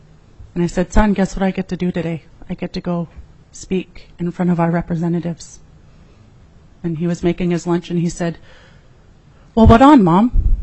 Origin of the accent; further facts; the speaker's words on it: Klawak, Alaska, United States; as I stated. I'm originally from Klawak, Alaska, and I'm Tlingit.